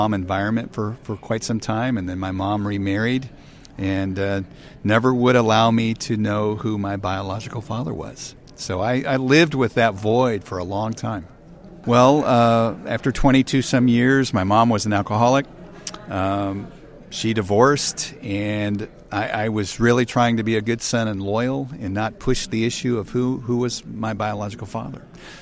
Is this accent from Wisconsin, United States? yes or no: no; Kansas City, Missouri, United States; Well, I grew up in Kansas City. My mom had me when she was very young, and she was 17 years old.